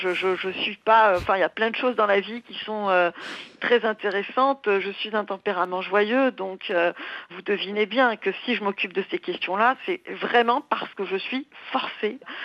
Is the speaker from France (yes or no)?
no; Algeria; also born or lived in Ukraine; moi, je suis née en Ukraine d'une mère chypriote grecque et d'un père algérien. Donc, en 75, nous nous installons en Algérie